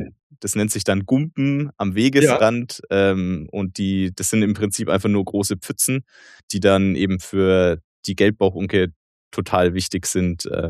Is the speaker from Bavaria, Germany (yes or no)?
yes; Bavaria, Germany; Für mich persönlich ist das einfach Heimat. Also ich bin zwar nicht direkt in Rotenburg aufgewachsen, aber ganz in der Nähe.